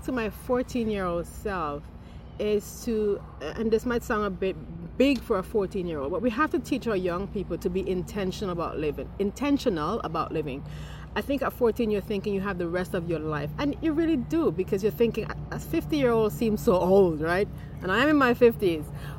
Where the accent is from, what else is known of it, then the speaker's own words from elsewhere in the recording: St. Vincent & Grenadines; I wanted an oasis that would have almost all of the fruit trees I grew up with in St. Vincent and the Grenadines.